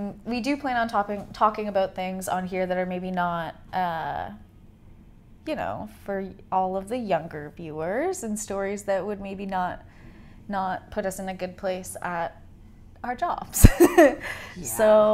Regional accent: Canada; accent: Canadian; Also, we're Canadian

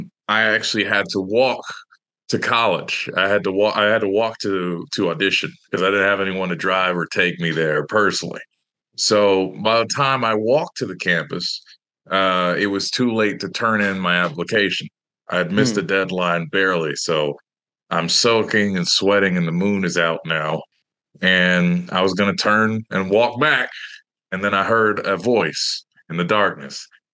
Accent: Lawton, Oklahoma, United States; Anyways, I came from Lawton, Oklahoma, out, and I went to audition for the School of the Arts.

